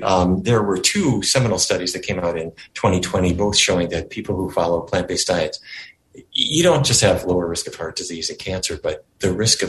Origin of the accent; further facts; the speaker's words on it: North Dakota, United States; Like me, I grew up in North Dakota. I ate meat every day, and my first job was at McDonald's